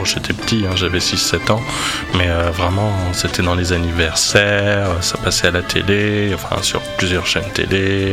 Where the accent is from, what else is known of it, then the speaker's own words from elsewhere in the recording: Gabon; moved away; Oui, je suis revenu au Gabon et puis j'ai quitté le Gabon en 2000.